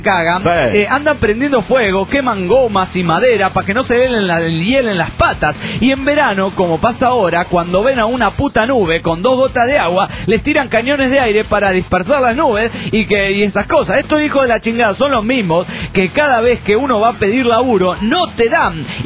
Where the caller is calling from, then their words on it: León, Guanajuato, Mexico; de León, Guanajuato.